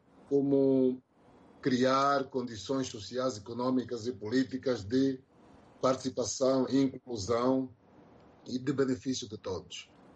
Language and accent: Portuguese; Angola; como angolano e como cidadão